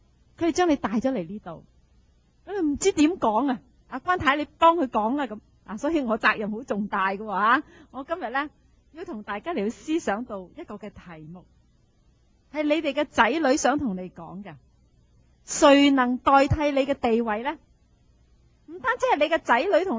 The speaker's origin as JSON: {"language": "Cantonese", "country": "China", "said": "我哋中国人咧唔兴话捉住爸爸妈妈话我爱你咁"}